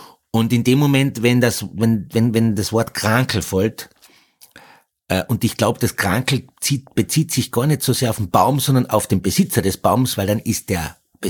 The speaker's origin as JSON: {"language": "German", "region": "Carinthia", "country": "Austria", "said": "Wundert mich, warum der Begriff bei uns in Österreich, vor allem in Kärnten, so gängig ist."}